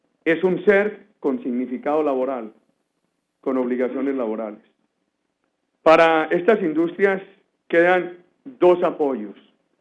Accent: Antioquia, Colombia; Exagera por allá lo exagerados que somos los paisas

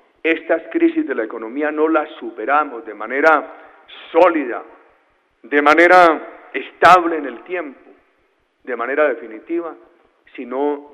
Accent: Colombia; 46 millones de ciudadanos como somos los colombianos

